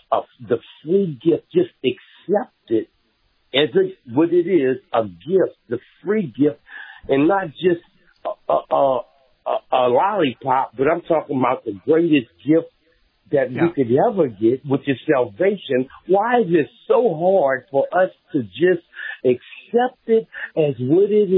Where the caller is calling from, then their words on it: Indianapolis, Indiana, United States; I'm calling you from Indianapolis.